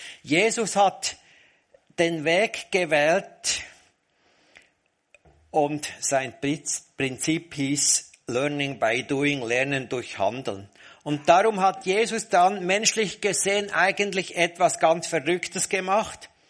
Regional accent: Bern, Switzerland; accent: Bernese German; ich bin ein Berner und ich spreche sonst immer Berndeutsch in meinen Predigten. Deshalb ist mein Deutsch nicht so hoch wie das von Daniel.

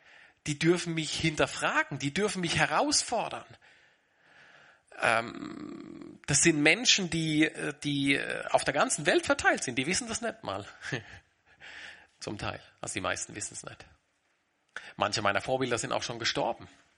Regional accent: Switzerland; Ja, ich bin auch Schweizer, aber ich habe gelernt, in der Schweiz redet man nicht über Geld.

